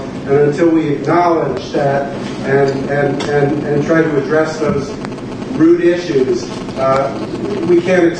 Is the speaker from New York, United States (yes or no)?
yes; Bronx, New York, United States; born there; I was born in the Bronx, I went to City College, I love New York. New York is not the real world.